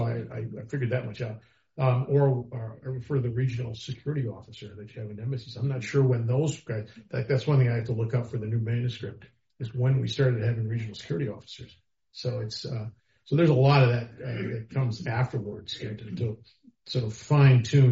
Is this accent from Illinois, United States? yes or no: yes; Illinois, United States; Set them in my hometown outside Chicago. And the setting was really important there because that town has changed so much over the years.